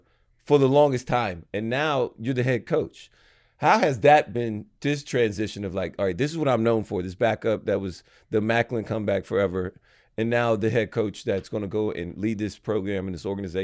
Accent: Alabama, United States; It's hard for me. I'm from Alabama.

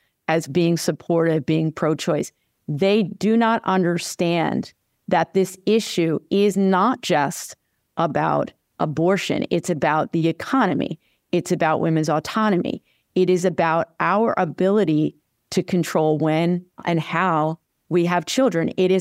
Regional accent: Vermont, United States; my home state, which is, you know, a very left-leaning state, Vermont.

